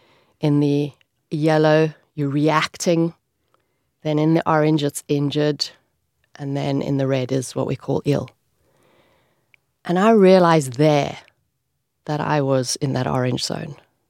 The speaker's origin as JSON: {"language": "English", "country": "South Africa", "moved": "as an adult", "lives_now": "Ireland", "said": "But I'm originally from South Africa, but I was very fortunate that my daddy gave me my Irish passport."}